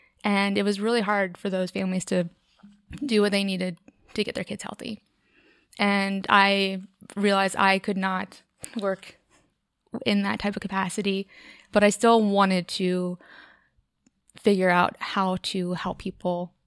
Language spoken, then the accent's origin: English; Jacksonville, Florida, United States; also born or lived in Chicago; I'm from Jacksonville, which is the northern side, eastern. Went to college in Gainesville, where the University of Florida is, born and raised, and stayed there for undergrad and grad school.